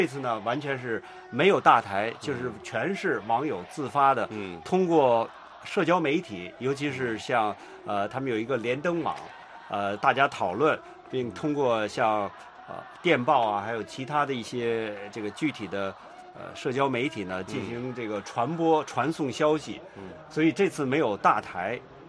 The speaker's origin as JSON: {"language": "Chinese", "country": "Hong Kong", "said": "然后让我们香港人再投你北京选出来的候选人。"}